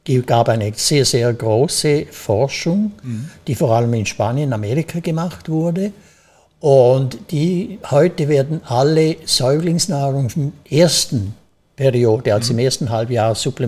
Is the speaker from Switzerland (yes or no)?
yes; Switzerland; Also wie man sicher aus der Sprache hört, ich bin Schweizer.